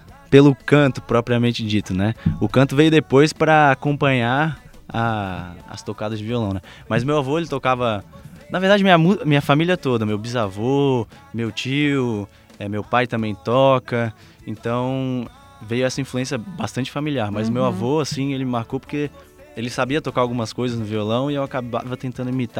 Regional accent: Balneário Camboriú, Santa Catarina, Brazil; Mas sou de Balneário Camboriú, tenho 19 anos

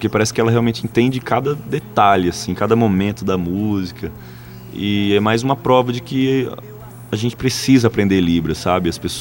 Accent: Campo Grande, Mato Grosso do Sul, Brazil; also born or lived in São Paulo; now in Goiânia, Brazil; eu vim de Campo Grande para São Paulo. E fiquei de 2015 até o ano passado, em São Paulo mesmo

